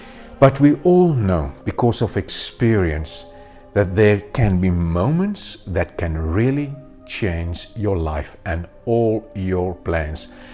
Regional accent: South Africa; Last week I got some bad news from my home country, South Africa.

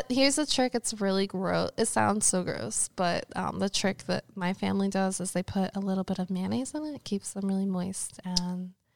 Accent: the South, United States; I'm from the South, so like anything that will give you a heart attack.

